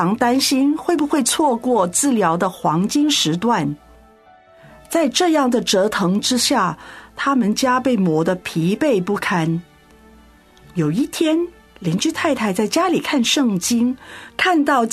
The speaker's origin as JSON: {"language": "Chinese", "country": "Hong Kong", "tie": "born or raised there", "said": "想到小时候在香港的保姆姨姐的枕头"}